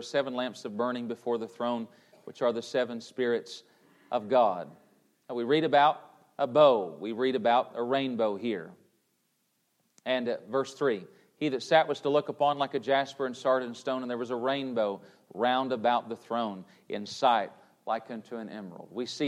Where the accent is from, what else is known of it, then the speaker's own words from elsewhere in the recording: Tennessee, United States; Now, growing up in Tennessee, I'm not saying we didn't see rainbows. Certainly we did. But boy, down here in Florida, we see rainbows all the time.